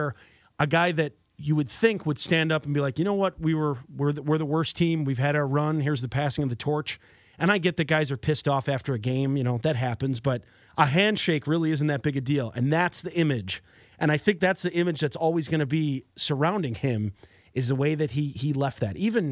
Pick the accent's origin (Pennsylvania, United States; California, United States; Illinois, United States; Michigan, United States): Illinois, United States; Chicago; and this comes from growing up in Chicago and just everyone remembering this